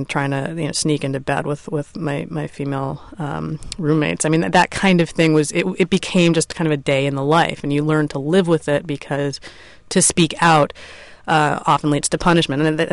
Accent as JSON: {"language": "English", "region": "New York", "country": "United States", "tie": "born or raised there", "said": "I think as a young woman growing up in New York, I was pretty street smart"}